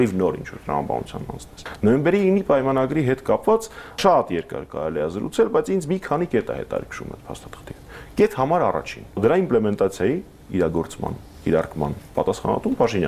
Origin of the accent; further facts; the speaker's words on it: Armenia; ծնվել եմ եւ մեծացել եմ Հայաստանում եւ գիտեմ ով է իմ հարևանը